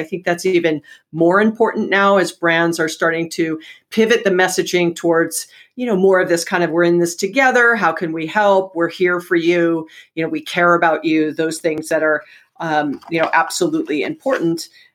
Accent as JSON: {"language": "English", "region": "Hawaii", "country": "United States", "tie": "born or raised there", "said": "And I was born and raised in Hawaii."}